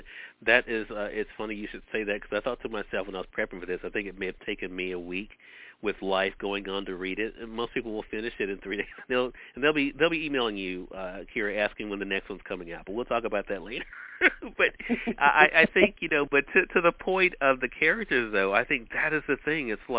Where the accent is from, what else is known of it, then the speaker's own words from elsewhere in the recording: Mississippi, United States; I literally have not left my home state of Mississippi in 2 years now because of the pandemic